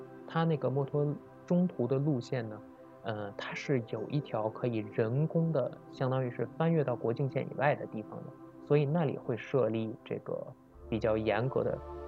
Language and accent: Chinese; North China, China; 因为我从小生活在北方的城市